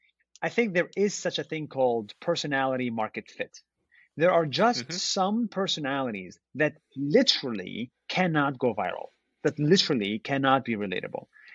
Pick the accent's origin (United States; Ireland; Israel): Israel; English is a second language; you know, I'm from Israel, which is a very controversial country and all this stuff.